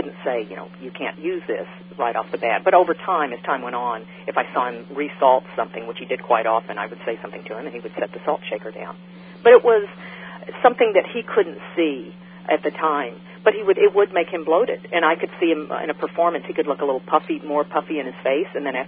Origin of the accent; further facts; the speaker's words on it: Memphis, Tennessee, United States; which was like going to the White House for us growing up in Memphis